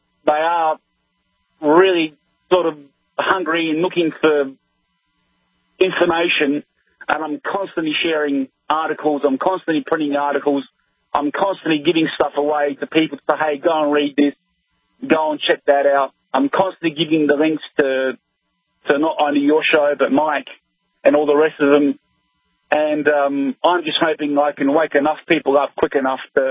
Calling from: Adelaide, South Australia, Australia; I'm calling from Adelaide, South Australia

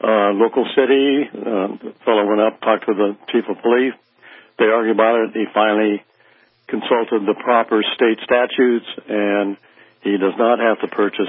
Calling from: California, United States; Hi, I'm calling from California regarding the dog license.

